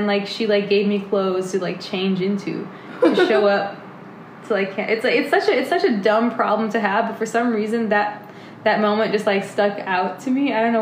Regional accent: United States; born there; I can't believe that, like, I was born in America.

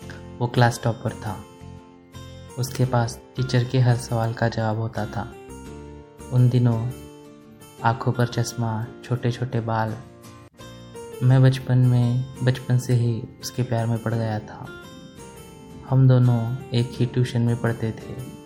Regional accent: Udaipur, Rajasthan, India; मैं उदयपुर का रहने वाला हूँ। अब मेरी उम्र 23 साल है।

